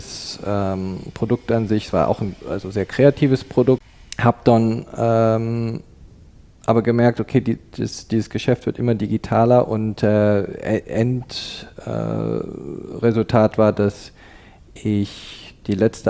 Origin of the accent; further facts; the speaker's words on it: Canada; moved away as an adult; also born or lived in Cologne, Germany; ich bin 50 Jahre alt, bin in Deutschland, in Köln geboren und in Kanada aufgewachsen, ab dem Alter von 9 Jahren, habe also meine formativen Jahre in Kanada verbracht, bin mit Mitte 20 wieder zurück nach Europa gekommen, damals auch im Rheinländischen angefangen